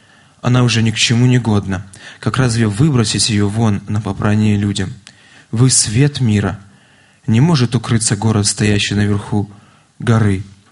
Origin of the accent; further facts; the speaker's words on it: Maladzyechna, Minsk Region, Belarus; Когда мы вообще сами из Молодечного уже представляли нас, я тоже родился, вырос там.